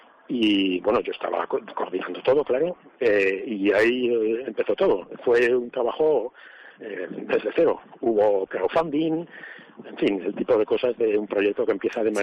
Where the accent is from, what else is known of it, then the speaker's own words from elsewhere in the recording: Huesca, Aragon, Spain; hemos tenido que tomar la decisión de dejar Huesca, y bien que me duele porque soy de Huesca.